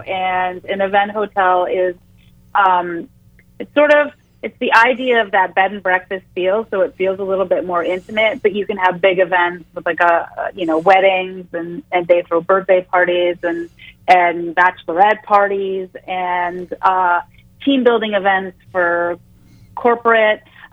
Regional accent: St. Catharines, Ontario, Canada; born there; I was born in St. Catharines, which is in like close to Niagara at the border, and it's about 130,000 people. But I live in a smaller town now, in outside of Toronto.

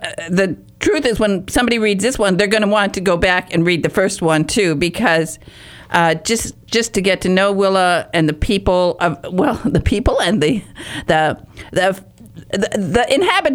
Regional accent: Michigan, United States; I'm from Michigan's northern Upper Peninsula, and I really was raised practically in the forest.

